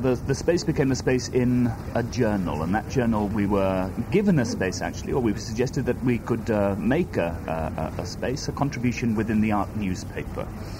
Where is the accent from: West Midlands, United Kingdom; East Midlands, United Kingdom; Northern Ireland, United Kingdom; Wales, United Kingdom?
Wales, United Kingdom; born there; first language Welsh; English is a second language; This idea then of the Welsh language, it is my first language. I was born in Wales.